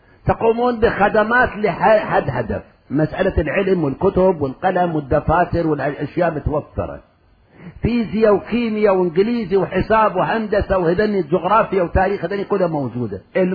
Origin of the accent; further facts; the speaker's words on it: Iraq; حتى كان عندنا مألوف عندنا بالعراق يجيبون أوراد أزهار يخلون على جنازة هذا الشاب